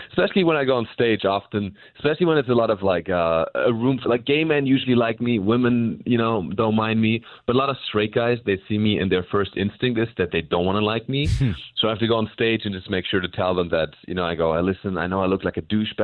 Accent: Germany; first language German; English is a second language; now in United States; my first language is obviously German, but I kind of learned comedy in English, comedic timing. A lot of my material is about me and my perspective on America as a German.

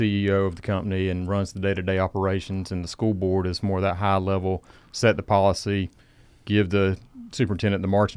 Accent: Georgia, United States; Also, just where I grew up in South Georgia, it was a very small community. Everybody knew everybody, and everybody helped out in the community.

